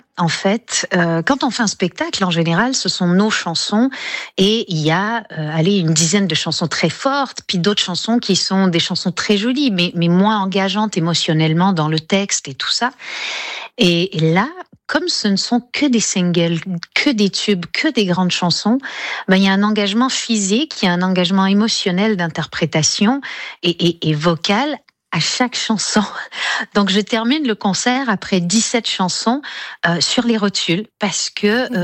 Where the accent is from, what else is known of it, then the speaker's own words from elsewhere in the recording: New Brunswick, Canada; C'est un francophone hors Québec, comme moi. Moi, je suis du Nouveau-Brunswick